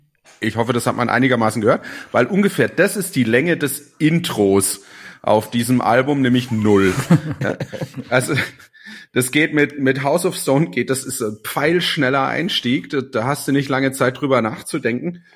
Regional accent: Saarland, Germany; Weil als Saarländer, ich kenne ganz viele Leute

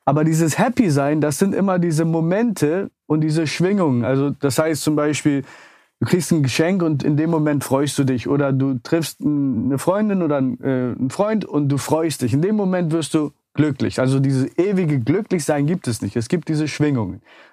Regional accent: Germany; born there; also meine Großeltern kamen schon in den 60ern nach Deutschland und meine Eltern kamen dann nach. Ich bin dann in Deutschland geboren.

